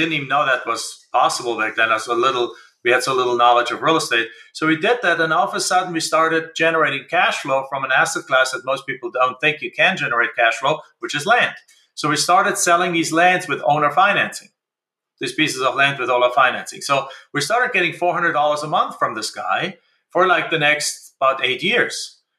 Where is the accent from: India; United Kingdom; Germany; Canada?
Germany; now in United States; I'm from Germany. When we came to the United States, we really didn't have any cash